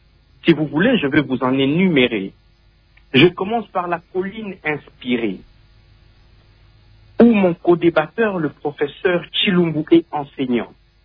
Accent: Kisangani, Tshopo, DR Congo; Mais si je pars chez moi à Kisangani, la situation est catastrophique à Kisangani.

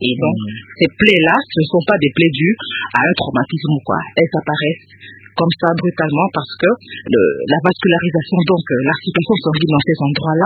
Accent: DR Congo; il y a beaucoup d'études qui sont faites par rapport à la maladie ici chez nous en RDC et ailleurs à l'étranger.

